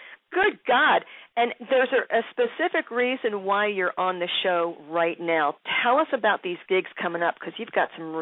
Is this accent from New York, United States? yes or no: no; Philadelphia, Pennsylvania, United States; I know it well. That's my hometown, girl. That is my hometown.